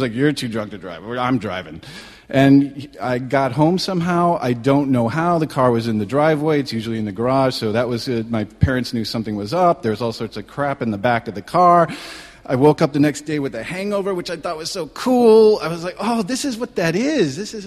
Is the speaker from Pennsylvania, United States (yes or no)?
no; Michigan, United States; I was raised in Michigan. I'm an only child.